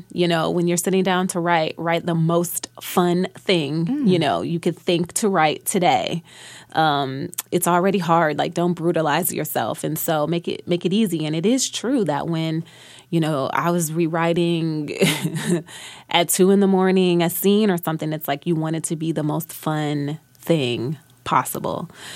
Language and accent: English; Detroit, Michigan, United States; It's so funny because growing up in Detroit, my mother was a teacher. So I couldn't really come in the house talking about, I'm finna do this, I'm finna do that.